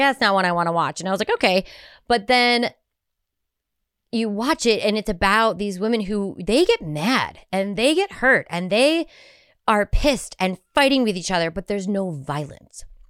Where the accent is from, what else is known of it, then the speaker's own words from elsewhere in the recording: Ireland; Because I'm Irish and that would be in her DNA.